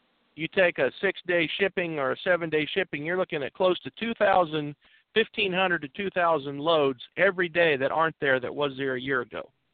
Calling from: Kansas, United States; I'm calling from Central Kansas.

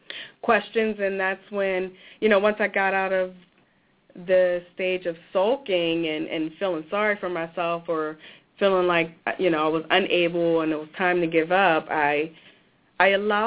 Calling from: Ambler, Pennsylvania, United States; I'm calling from Ambler, Pennsylvania.

